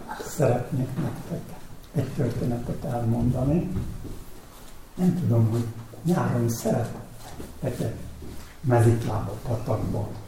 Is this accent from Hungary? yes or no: yes; Nemesvámos, Veszprém County, Hungary; born there; Na hát, én Nemesvámoson születtem, és képzeljétek el, hogy a falun folyik egy patak keresztül